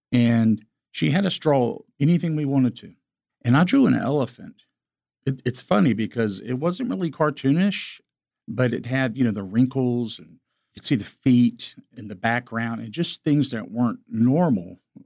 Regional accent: Columbia, South Carolina, United States; Well, I was born and raised here in Columbia. In fact, in St. Andrews. I grew up in the Broad River Road, St. Andrews Road area. So I know this area like the back of my hand.

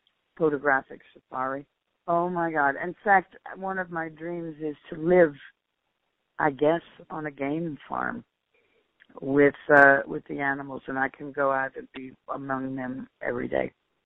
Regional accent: Virginia, United States; we went on a tour of Virginia, because I'm from Virginia, and it's such a historical place.

